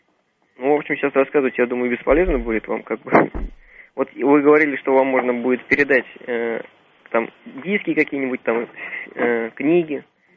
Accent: Moscow, Russia; я из Москвы.

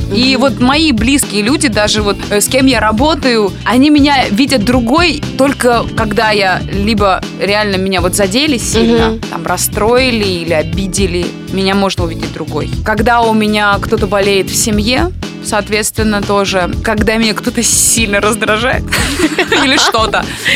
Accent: Dnipropetrovsk Oblast, Ukraine; moved away; Вы знаете, я же из Днепропетровской области.

